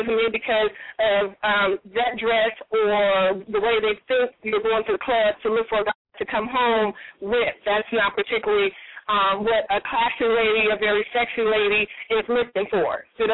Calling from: Carson, California, United States; I'm calling from Carson.

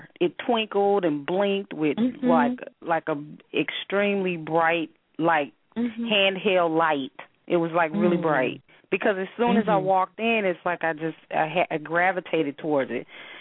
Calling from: Illinois, United States; Marquita, I'm calling from Illinois.

